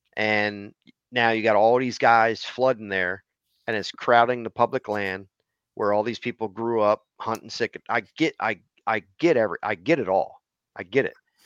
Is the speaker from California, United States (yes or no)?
no; Maryland, United States; now in Pennsylvania, United States; But he was irritated that I was from Maryland and I'm in PA.